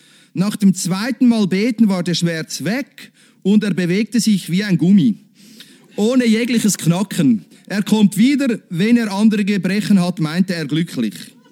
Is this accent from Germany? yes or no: no; Switzerland; weil in der Regel wird die Ehe nach 15 Jahren geschieden bei uns in der Schweiz.